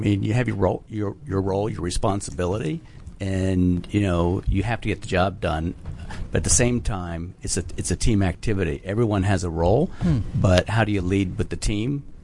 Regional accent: Pittsburgh, Pennsylvania, United States; I moved around a lot when I was young, but I call Pittsburgh home.

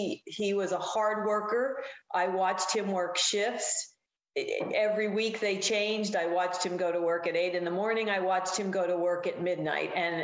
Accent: Pottsville, Pennsylvania, United States; I am from Pottsville, Pennsylvania, Schuylkill County.

